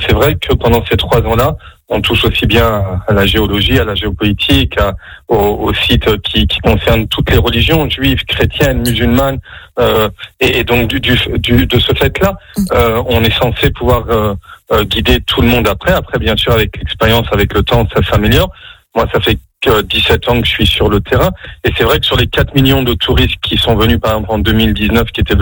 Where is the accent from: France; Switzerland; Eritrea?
France; moved away as an adult; à 4000 km, j'ai grandi en France, jusqu'à l'âge de 18 ans.